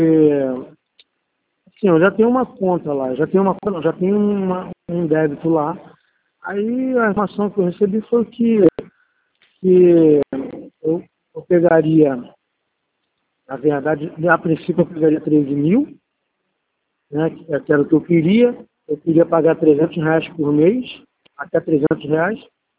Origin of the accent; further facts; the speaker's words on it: Rio de Janeiro, Brazil; Ah, fica difícil, porque eu sou do Rio de Janeiro, então.